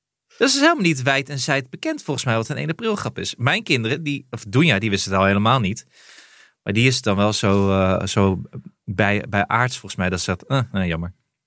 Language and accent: Dutch; Friesland, Netherlands; wij komen uit Friesland.